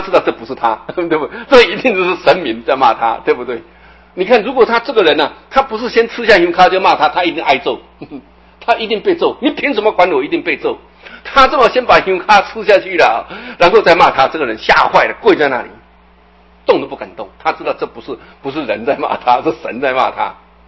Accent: Taiwan; 我们台湾话叫有夹够有俩

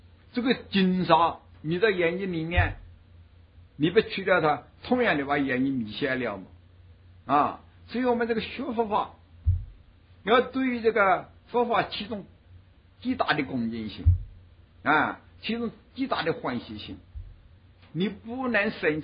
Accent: China

